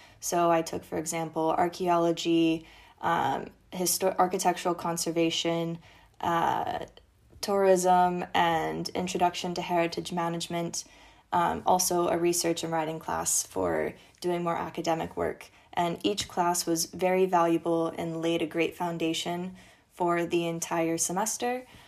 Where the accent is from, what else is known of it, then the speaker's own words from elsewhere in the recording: United States; and I'm from the United States.